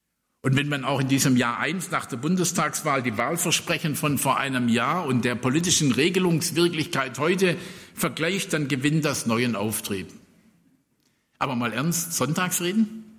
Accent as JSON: {"language": "German", "town": "Stuttgart", "region": "Baden-Württemberg", "country": "Germany", "said": "also vor allem für mich als Stuttgarter, ja, weil wir hatten da keinen Stall."}